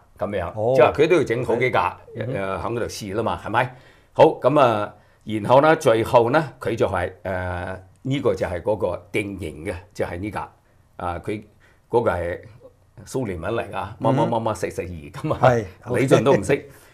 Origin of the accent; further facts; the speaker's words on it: China; 我哋中國人